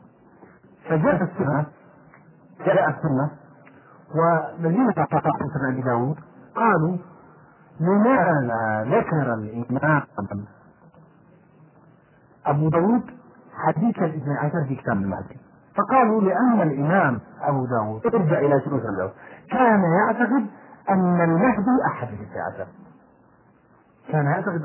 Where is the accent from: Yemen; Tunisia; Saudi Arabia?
Yemen; هذه مسألة ثابتة حتى أنه نحن عندنا في اليمن